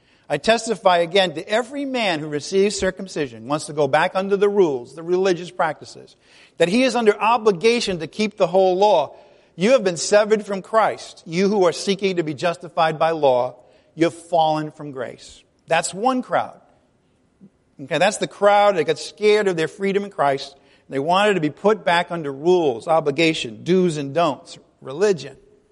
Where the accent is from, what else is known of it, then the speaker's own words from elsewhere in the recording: Ireland; I'm Irish. I get it.